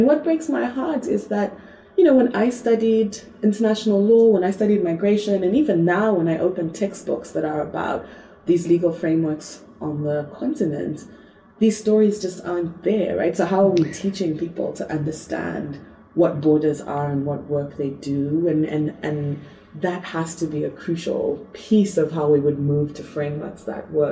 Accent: Zambia; also born or lived in Zimbabwe

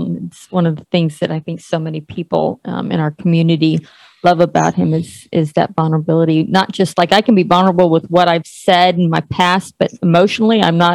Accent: Washington, District of Columbia, United States; born there; And I was born in Washington, D.C. in 1968, where bombs were going off around me.

